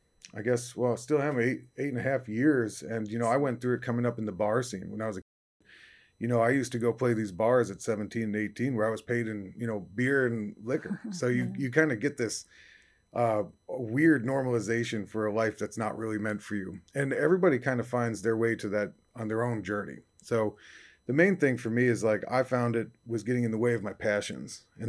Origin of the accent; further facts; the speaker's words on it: New York, United States; But I'd say that from my hometown, I grew up maybe 4 miles away from … Midnight Ramble.